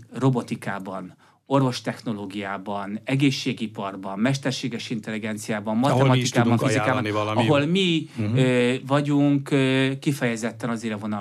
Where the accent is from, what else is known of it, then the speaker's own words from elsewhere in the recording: Gödöllő, Pest, Hungary; és gödöllőiként, gödöllőről is ejtsek egy szót